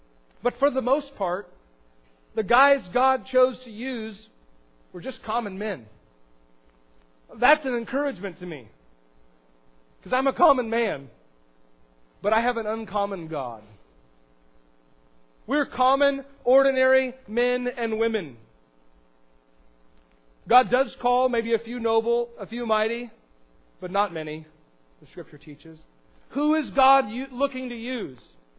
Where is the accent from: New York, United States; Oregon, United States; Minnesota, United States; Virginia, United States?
Oregon, United States; Astoria; I grew up in Astoria.